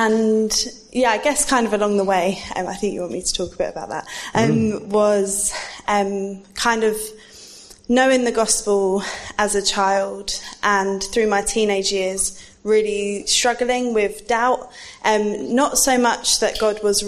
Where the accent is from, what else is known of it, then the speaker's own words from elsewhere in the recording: East of England, United Kingdom; I grew up in Essex in a Christian family